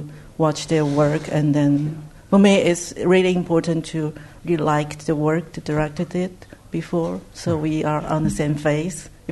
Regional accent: Taiwan; So I'm from Taiwan, he's from Singapore.

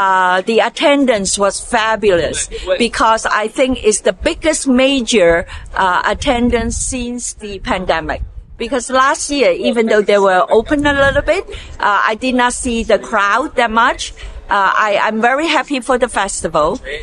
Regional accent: Chicago, Illinois, United States; I am from Chicago.

